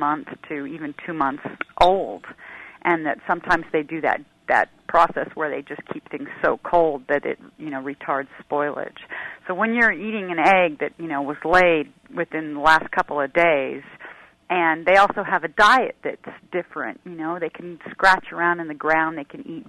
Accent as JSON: {"language": "English", "town": "Pasadena", "region": "California", "country": "United States", "tie": "born or raised there", "said": "Well, I've always been a cook, but I grew up in a suburb. I grew up in Pasadena."}